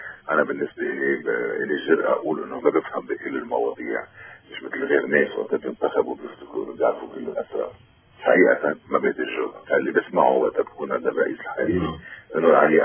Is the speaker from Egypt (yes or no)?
no; Lebanon; إيه أكيد رحت أنا رحت كمواطن لبناني